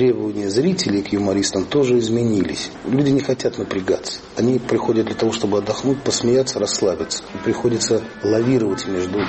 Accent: Saint Petersburg, Russia; Вы сами откуда? Из Питера? А концерт проходил в Питере. Мы говорим: ну да

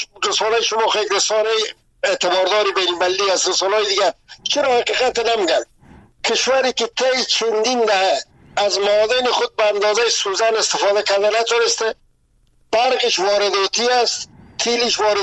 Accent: Afghanistan; اگر ما همه ما از افغانستان هستیم

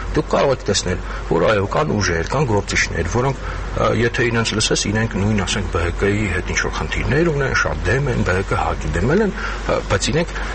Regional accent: Yerevan, Armenia; Ինձ որպես երևանցի դա ռեալ հուզող խնդիր է։

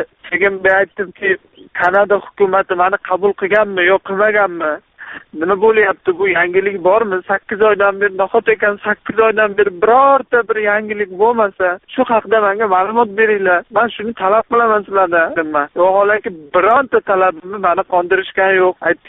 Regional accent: Andijan, Andijan Region, Uzbekistan; moved away; Men Andijondanman, ayolim Toshkentdan.

